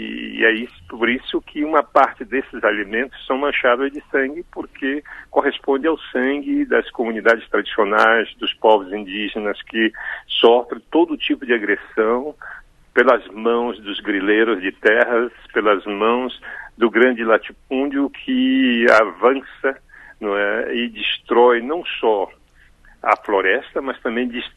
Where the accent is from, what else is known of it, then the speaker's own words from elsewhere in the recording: Macapá, Amapá, Brazil; also born or lived in Marajó; Eu nasci na Ilha do Marajó, na margem do Rio, e até os 7 anos eu vivi ali. Depois fui morar em Macapá, na minha cidade, Macapá, na margem esquerda do Rio Amazonas. E eu cresci até ali